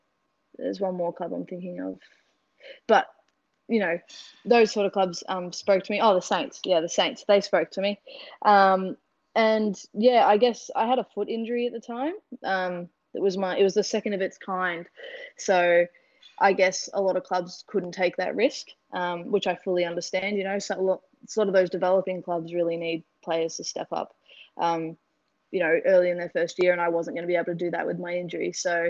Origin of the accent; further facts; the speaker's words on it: Drysdale, Victoria, Australia; I'm from Drysdale and I played all my junior footy in Drysdale.